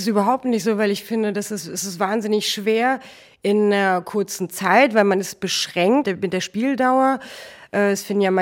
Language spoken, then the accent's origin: German; Hofgeismar, Hesse, Germany; now in Hamburg, Germany; Nein, ich komme aus der Nähe von Kassel, aus Hofgeismar.